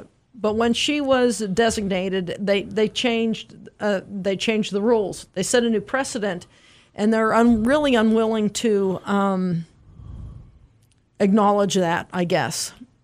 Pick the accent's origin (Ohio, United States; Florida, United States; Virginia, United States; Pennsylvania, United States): Pennsylvania, United States; Butler; we grew up in Butler, Pennsylvania.